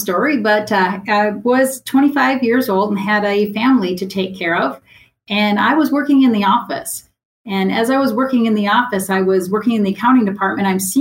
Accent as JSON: {"language": "English", "region": "South Dakota", "country": "United States", "said": "I'm from South Dakota, cold country up here."}